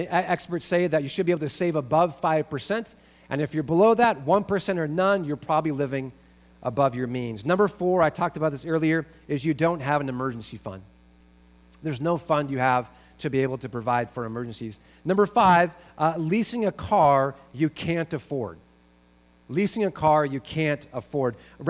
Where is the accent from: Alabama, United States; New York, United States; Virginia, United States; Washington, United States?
Washington, United States; Spokane; I have a really good friend of mine I grew up in Spokane